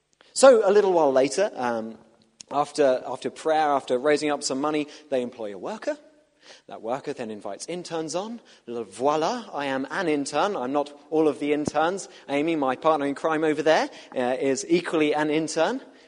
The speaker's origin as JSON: {"language": "English", "region": "South East England", "country": "United Kingdom", "said": "I'm from City Morning, Kent, the southeast of England. Originally came up here to do my degree"}